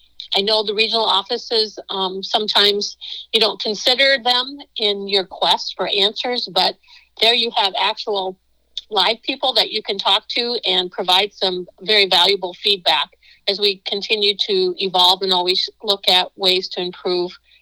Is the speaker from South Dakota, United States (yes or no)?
yes; South Dakota, United States; You know, I think about my home state, South Dakota. We have a very small growing season compared to Oklahoma, Texas, and states south of us.